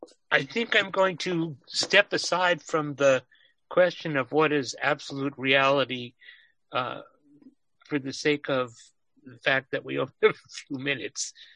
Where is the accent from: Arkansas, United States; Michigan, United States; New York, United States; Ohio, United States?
New York, United States; Great Neck; I grew up in Great Neck, very close.